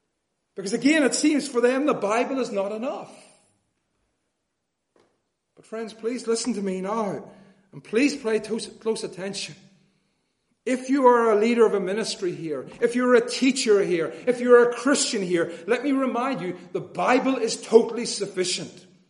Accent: Northern Ireland, United Kingdom; As I'm sure you know by now, I come from Northern Ireland.

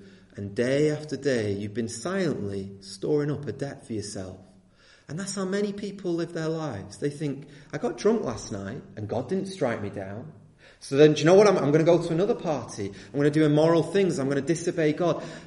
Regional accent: England, United Kingdom; Now, as you can probably tell, I'm not American, but it is interesting, over here in England, we stole a phrase from the Americans

